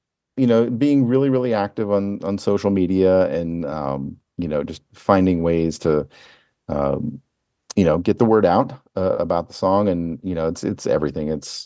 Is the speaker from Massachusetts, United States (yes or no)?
no; Las Vegas, Nevada, United States; came to my hometown. But amazingly, there is only one other couple in Las Vegas I know of anyway, that does children's music.